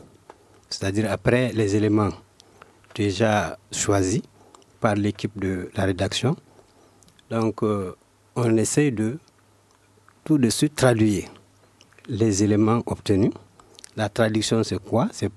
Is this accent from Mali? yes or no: yes; Mali; parce que nous sommes du Mali où le français ne dit absolument rien à la plupart de nos populations.